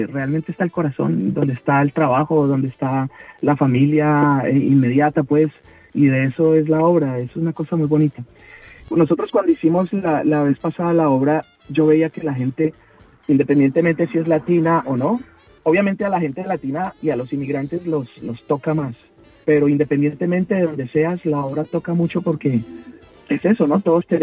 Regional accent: Colombia; now in Australia; En mi caso, soy colombiano, pero ahora vivo en Australia, entonces ahora soy australiano, pero yo no dejo de ser colombiano, mi cabeza está allá. De pronto quiero irme a Colombia, pero ya mis raíces están en Australia.

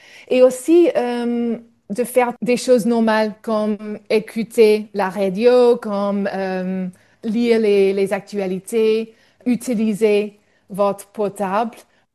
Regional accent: Australia; French is a second language; Mais en fait, j'ai grandi monolingue en Australie et j'ai appris le français à l'école jusqu'au lycée, mais pas très bien.

